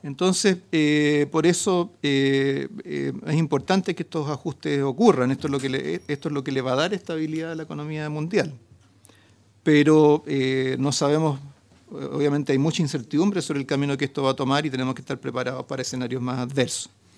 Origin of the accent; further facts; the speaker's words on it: Chile; Nosotros somos el país, en términos relativos, más integrado con China.